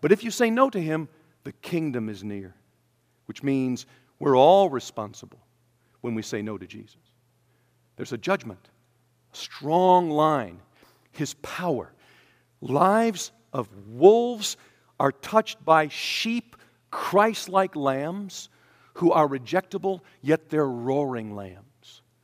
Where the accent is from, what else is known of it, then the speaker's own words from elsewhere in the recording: Taiwan; We grew up in Taiwan, and he would often go to the mountains where the Aborigines, the Taiwanese, lived.